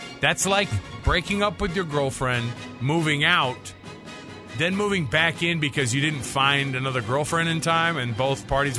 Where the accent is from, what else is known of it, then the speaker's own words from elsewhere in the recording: Austin, Texas, United States; born there; We were a Longhorn family. I was born in Austin, man.